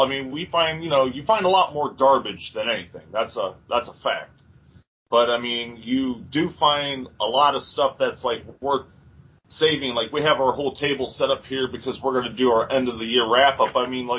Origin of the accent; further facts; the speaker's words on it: Cuyahoga Falls, Ohio, United States; I was born and raised in Cuyahoga Falls. So, you know, I've lived in the falls my entire life.